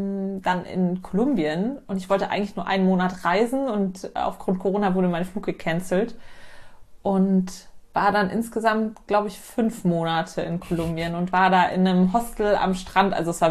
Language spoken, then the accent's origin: German; Munich, Bavaria, Germany; born there; ich bin 27, gebürtige Münchnerin.